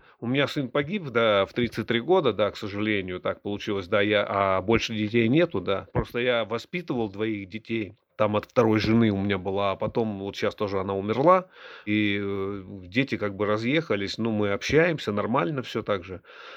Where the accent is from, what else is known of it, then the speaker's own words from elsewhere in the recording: Chelyabinsk, Chelyabinsk Oblast, Russia; moved away as an adult; now in Moscow, Russia; 22 или 23 года назад, я приехал в Москву, как и все понаехали. Я приехал с Урала, с города Челябинска.